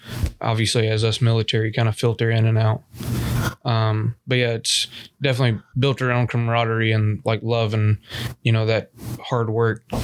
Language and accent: English; Georgia, United States; moved away; also born or lived in Maxwell Air Force Base / Kunsan; originally from Paulden County, Georgia.